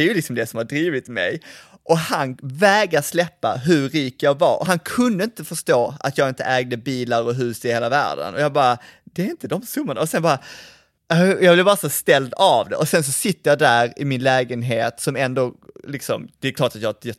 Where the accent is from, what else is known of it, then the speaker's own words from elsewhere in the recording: Malmö, Skåne, Sweden; för jag växte upp på Kirseberg, som är en sån gammal klassisk arbetarklassförort.